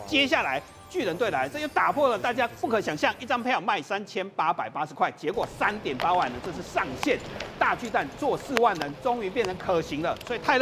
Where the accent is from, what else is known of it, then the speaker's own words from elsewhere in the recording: Kaohsiung, Taiwan; 所以我老家的卫武营以前是专门是新训中心，现在改变成为艺文专区之后，再来是大力。当然，这些老百货以前是我小时候都要逛的，现在大家要来改装，因为整个高雄不一样